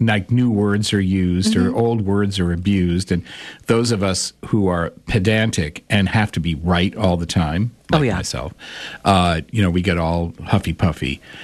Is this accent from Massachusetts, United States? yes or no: yes; Massachusetts, United States; It's just who I am. I'm from Massachusetts.